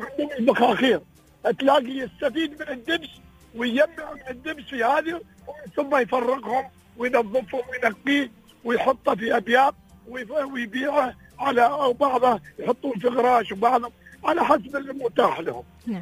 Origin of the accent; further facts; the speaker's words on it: United Arab Emirates; كانت عندنا في الإمارات